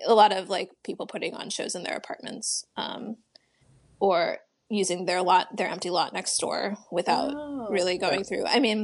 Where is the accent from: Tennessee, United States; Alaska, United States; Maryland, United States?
Maryland, United States; Baltimore; So I grew up in Baltimore.